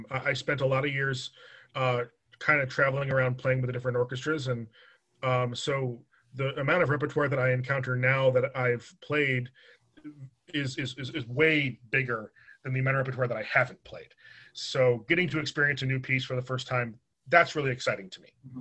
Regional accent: New York, United States; And I grew up on Long Island.

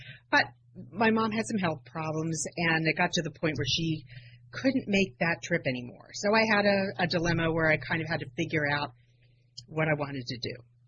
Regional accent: Harrington, Delaware, United States; I was born and raised in Harrington, Delaware, and I started piano lessons when I was 5 years old.

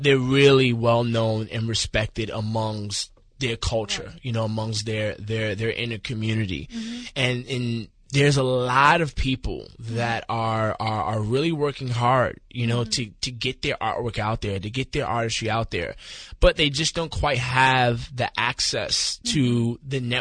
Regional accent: Bronx, New York, United States; I'm born and raised in the Bronx.

